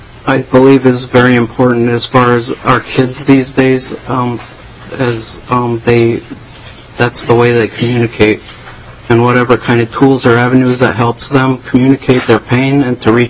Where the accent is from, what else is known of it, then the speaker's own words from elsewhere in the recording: Minnesota, United States; I'm from the Lorsu Indian community.